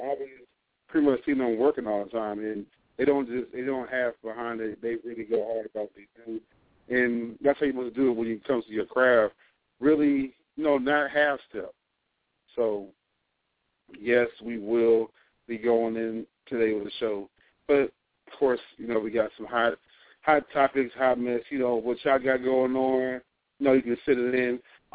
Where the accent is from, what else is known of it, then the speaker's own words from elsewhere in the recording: Texas, United States; also born or lived in New Jersey; I wait for my hometown, home state to be more exact, New Jersey. Then we take it on down right here to Texas, where I was raised.